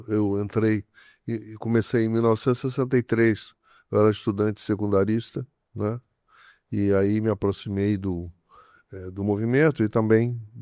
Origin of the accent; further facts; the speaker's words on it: Niterói, Rio de Janeiro, Brazil; Eu sou de Niterói, né?